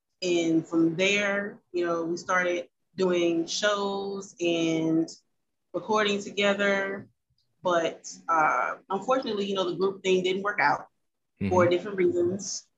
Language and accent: English; Hammond, Louisiana, United States; You know, first and foremost, I was from Hammond, Louisiana, so I wouldn't know about those people.